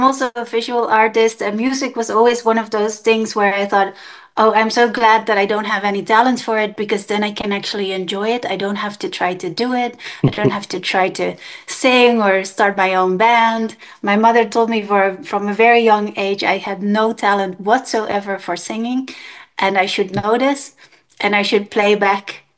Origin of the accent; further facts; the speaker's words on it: Amsterdam, North Holland, Netherlands; English is a second language; I am Dutch. I was born in Amsterdam, and I have very little talent for music